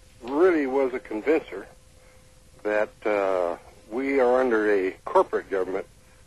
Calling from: Kansas, United States

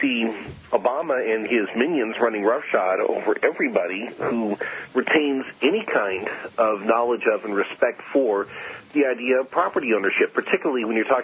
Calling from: Payette, Idaho, United States; I'm speaking from Fayette, Idaho, which is on the western part of the state of Idaho, about an hour or so west of Boise.

